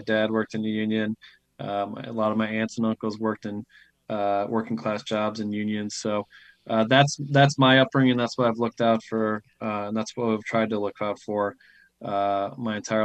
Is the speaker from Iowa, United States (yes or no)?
yes; Dubuque, Iowa, United States; now in New Hampshire, United States; I grew up in Dubuque, Iowa, grew up in a working class household. My dad worked in a furniture factory, the same one, for 45 years